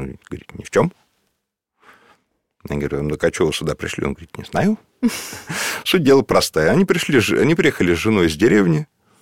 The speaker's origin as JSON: {"language": "Russian", "country": "Russia", "tie": "born or raised there", "said": "Вот ледоход, да, большая река, вот я вырос на Ангаре."}